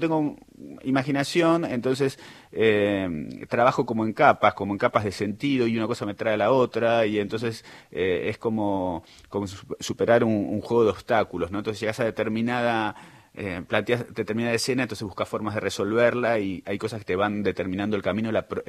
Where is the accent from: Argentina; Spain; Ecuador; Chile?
Argentina; Buenos Aires; born there; el barrio donde yo nací, Pompeya